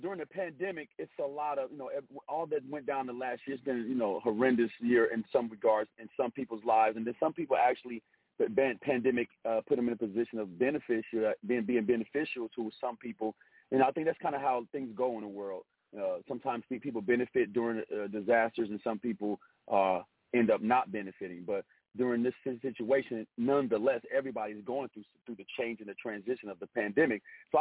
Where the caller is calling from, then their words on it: San Jose, California, United States; I'm out in the, where we at? San Jose, California. I live in Sacramento, but a couple hours away in the Bay Area, we shot a video out this way.